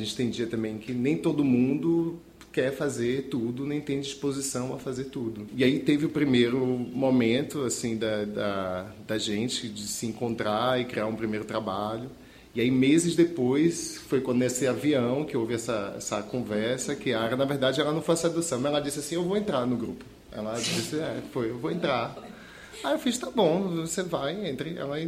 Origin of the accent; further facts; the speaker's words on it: Salvador, Bahia, Brazil; sou de Salvador, nasci em Salvador.